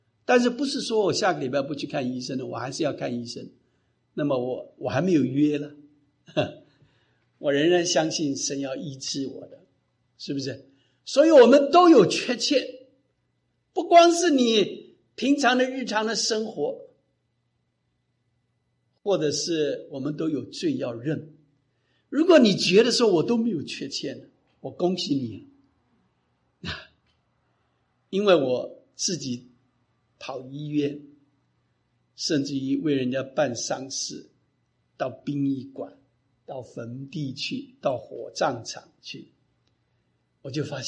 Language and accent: Chinese; China; 我们中国人比较喜欢用耶稣